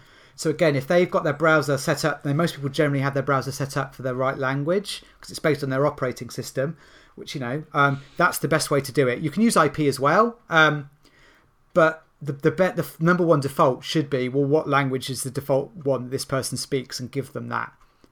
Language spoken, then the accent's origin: English; United Kingdom; And it's really disconcerting for me as a Brit.